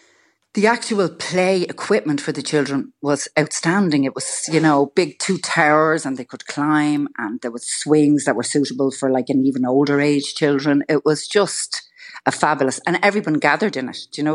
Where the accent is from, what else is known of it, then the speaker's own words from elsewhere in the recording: Dublin, County Dublin, Ireland; And I'm from Dublin 8 and we always saw them in the parks, you know